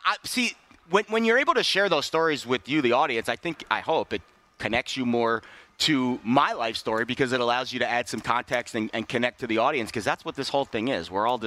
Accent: Florida, United States; also born or lived in New York; So we moved down to South Florida. New Yorker living in South Florida, growing up in South Florida in the 90s during the Miami Heat, New York Knicks rivalry days.

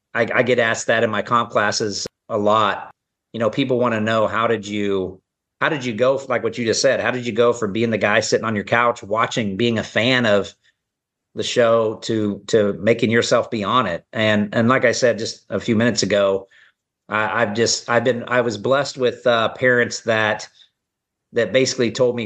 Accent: Kansas, United States; They've never been sold in Kansas City, but they are a made in Kansas product. I was born and raised in Kansas.

